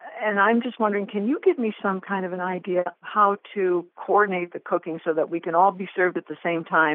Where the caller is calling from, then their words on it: Toledo, Ohio, United States; Toledo, Ohio.